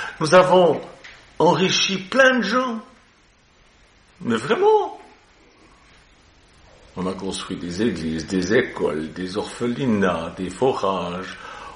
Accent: Switzerland; ils avaient des appartements, comment dire, chez nous en Suisse, mais un chenet

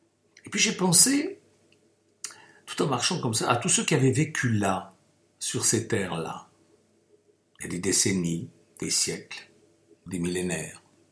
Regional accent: France; born there; Je suis né en France.

